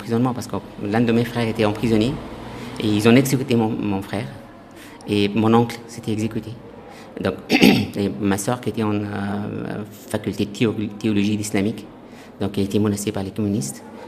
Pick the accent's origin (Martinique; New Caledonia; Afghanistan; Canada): Afghanistan; Kabul; French is a second language; moved away as an adult; now in France; Moi, je suis de Kaboul même, oui.